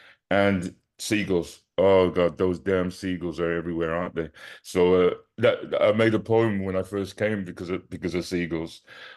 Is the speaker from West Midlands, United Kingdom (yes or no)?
yes; Wolverhampton, West Midlands, United Kingdom; And certainly when I was growing up in Wolverhampton and Smedic, going around those areas